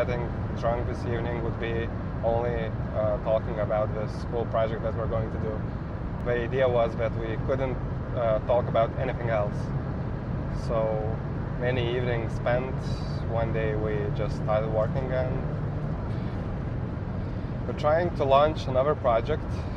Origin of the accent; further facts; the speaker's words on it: Lithuania; English is a second language; Lithuania for all my life. I would describe myself as a starting businessman.